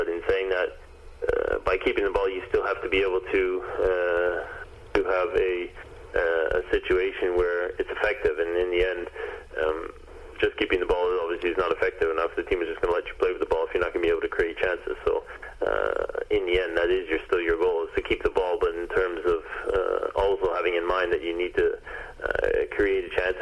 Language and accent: English; Canada; especially early on in your career when Canada, we weren't playing that many games a season.